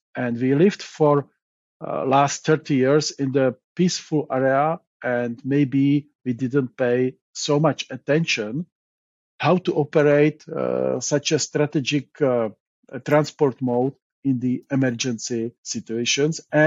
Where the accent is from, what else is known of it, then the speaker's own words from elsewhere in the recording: Czechia; I'm from Czech Republic, and as you know, the Czech Republic was a part of Czechoslovakia